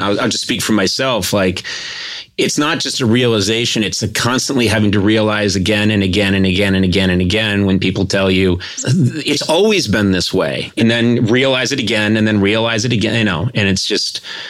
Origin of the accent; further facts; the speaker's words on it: Boston, Massachusetts, United States; we're from Boston, right? And you know the Red Sox are our team, right?